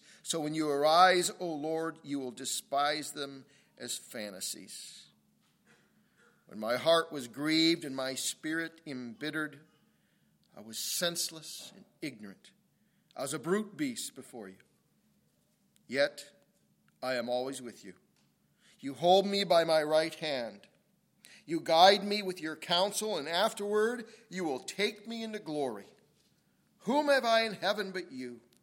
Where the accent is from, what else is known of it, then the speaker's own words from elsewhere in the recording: Ohio, United States; I'm from Ohio. I'm a Buckeye boy.